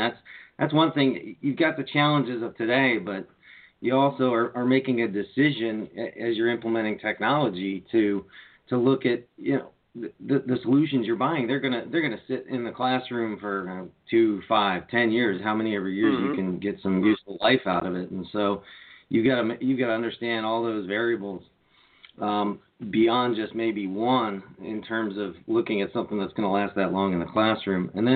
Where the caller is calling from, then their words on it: Seattle, Washington, United States; We're both in Seattle.